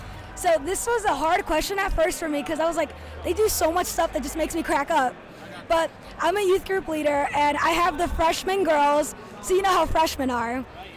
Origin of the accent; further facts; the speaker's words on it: Mount Laurel, New Jersey, United States; I am from Mount Laurel, New Jersey